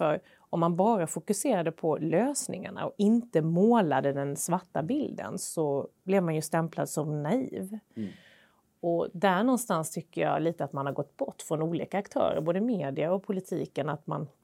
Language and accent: Swedish; Småland, Sweden; accent: Småland dialect; Så får man min småländska på köpet.